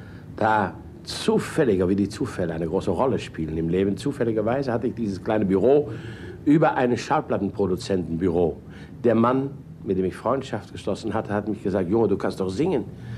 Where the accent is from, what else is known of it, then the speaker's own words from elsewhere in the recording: Netherlands; German is a second language; um Filme zu sammeln und die dann später nach Holland, mein Heimatland, auszuführen.